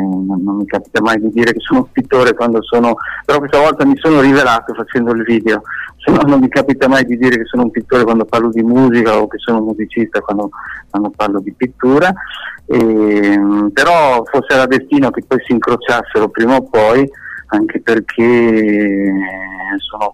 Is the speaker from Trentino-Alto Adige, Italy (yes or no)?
yes; Bolzano, Trentino-Alto Adige, Italy; Ho solo qualche concerto qui nei miei paraggi, che io sono di Bolzano